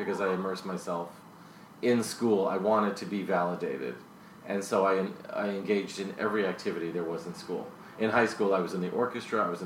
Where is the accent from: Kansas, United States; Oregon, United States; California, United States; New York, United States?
New York, United States; Brooklyn; also born or lived in Lower East Side, Manhattan; Yeah, I grew up in Bensonhurst, Brooklyn. I was born on the Lower East Side in Little Italy. I'm an only child. My parents, their parents, had come from Italy, from the Naples.